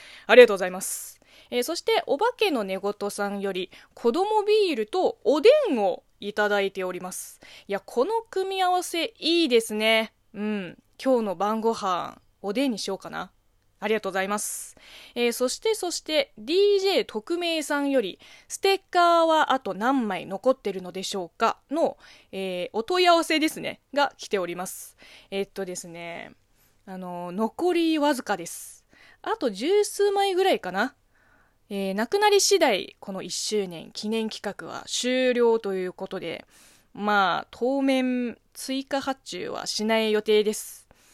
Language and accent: Japanese; China; Japanese is a second language; now in Japan; 中国生まれ中国育ちの